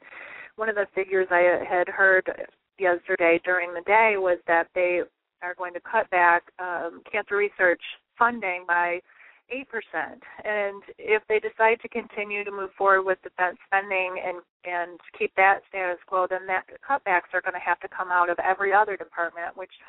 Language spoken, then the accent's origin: English; Michigan, United States; I grew up in Michigan